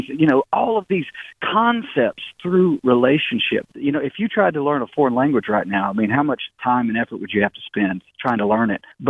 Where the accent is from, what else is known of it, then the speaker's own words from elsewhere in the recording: Tennessee, United States; You know, growing up in East Tennessee, you know, whenever you kind of mess up really big and you're a Christian